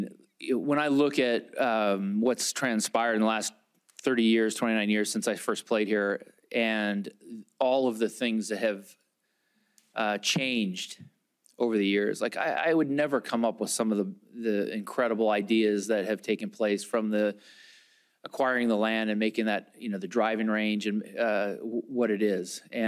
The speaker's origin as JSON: {"language": "English", "region": "California", "country": "United States", "said": "And hopefully, as a Californian, although I'll be moving soon, but we lead by example."}